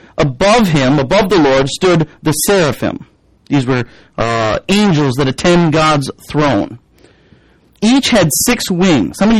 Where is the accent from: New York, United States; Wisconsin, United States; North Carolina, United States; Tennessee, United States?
Wisconsin, United States; Madison; my wife and I grew up in the Madison area, both grew up completely unchurched.